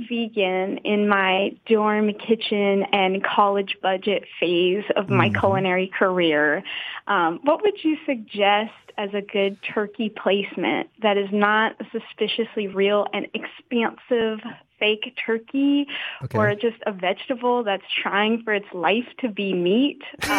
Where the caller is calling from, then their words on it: Winston-Salem, North Carolina, United States; I'm at the University of North Carolina School of the Arts in Winston-Salem.